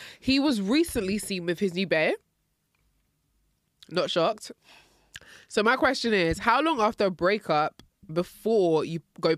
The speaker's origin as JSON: {"language": "English", "country": "Nigeria", "said": "Everybody knew, like, back in the day when you turned 10, you had a big hall party as a Nigerian."}